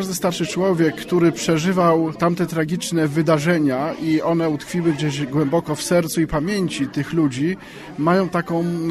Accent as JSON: {"language": "Polish", "region": "Lublin Voivodeship", "country": "Poland", "tie": "born or raised there", "said": "los rzucił ją w moje rodzinne strony na Podlasie Południowym. Okolice Białej Podlaskiej, Terespola, Zabłocia."}